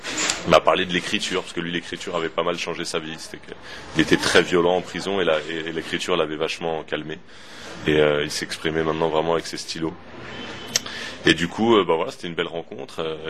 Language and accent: French; Saint-Denis, Île-de-France, France; now in Paris, France; Non, j'ai déménagé cet été. Je suis un tout nouveau Parisien. J'ai l'impression d'être un peu en vacances ou alors d'être un immigré à Paris. Enfin, je me sens encore très banlieusard.